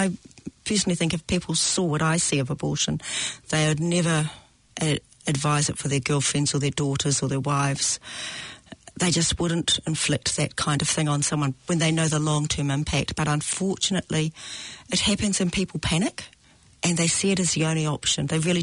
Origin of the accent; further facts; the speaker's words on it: Gisborne, New Zealand; I come from Gisborne